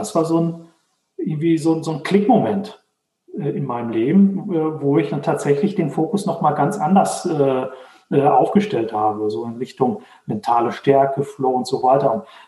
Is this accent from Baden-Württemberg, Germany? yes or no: no; Dortmund, North Rhine-Westphalia, Germany; now in Herdecke, Germany; Also ich komme aus Dortmund, wohne jetzt in Herdecke, ist direkt nebenan.